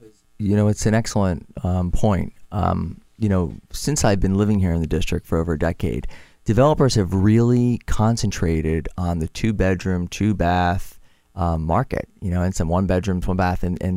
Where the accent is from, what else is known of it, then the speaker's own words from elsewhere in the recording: North Miami Beach, Florida, United States; I grew up in North Miami Beach.